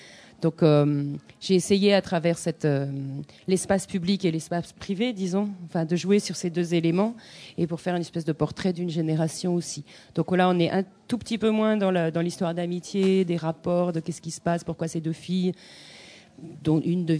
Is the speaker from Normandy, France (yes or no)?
yes; Normandy, France; Je suis normande, donc voilà, il fallait que je le place.